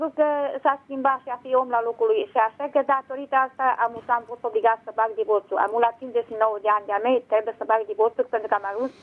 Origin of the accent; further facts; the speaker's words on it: Baia Mare, Maramureș County, Romania; Sunt din Baia Mare, doamnă